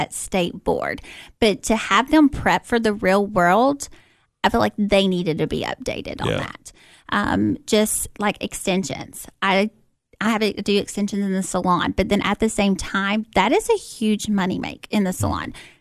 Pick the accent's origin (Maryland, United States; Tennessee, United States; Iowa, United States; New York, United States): Tennessee, United States; Cookeville; I'm from Cookeville, Tennessee.